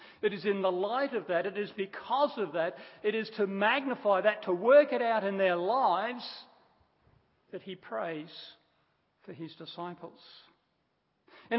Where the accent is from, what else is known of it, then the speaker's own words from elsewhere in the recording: Australia; I am Australian, but how I engage as an Australian, how I engage in this nation, is determined by my relationship to the Lord Jesus Christ. I am a Christian